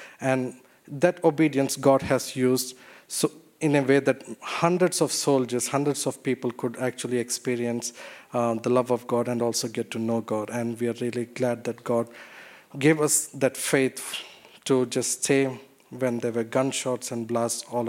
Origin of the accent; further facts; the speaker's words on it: India; English is a second language; now in Ukraine; And they saw I'm from India